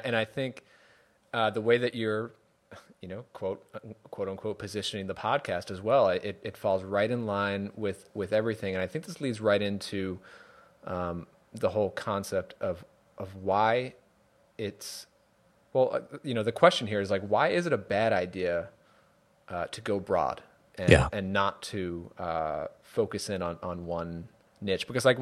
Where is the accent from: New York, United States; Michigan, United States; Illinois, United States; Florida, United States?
New York, United States; now in Connecticut, United States; It's weird because I live in Connecticut now and I grew up in New York, so